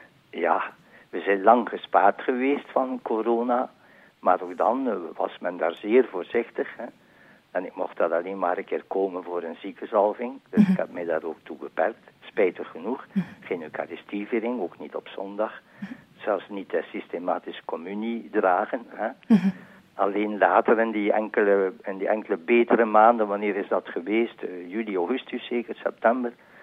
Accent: Zwevegem, West Flanders, Belgium; Ik ben afkomstig van Zwevegem zelf.

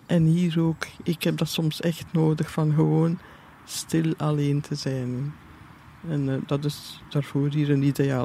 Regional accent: Geraardsbergen, East Flanders, Belgium; Ja, ik ben afkomstig van Gerardsbergen.

